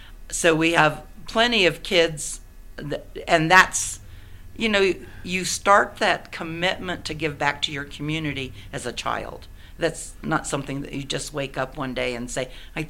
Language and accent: English; Oklahoma, United States; So, but I'm from Oklahoma. I'm a farm girl from Oklahoma, and we were taught from very early age that you always get over.